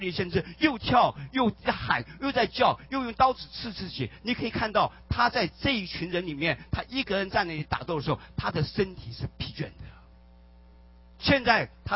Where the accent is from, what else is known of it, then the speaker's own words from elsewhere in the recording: China; 我们中国人常常看到隔壁的家的草就比我自己家的草要绿啊，所以我们中国人就是在攀比啊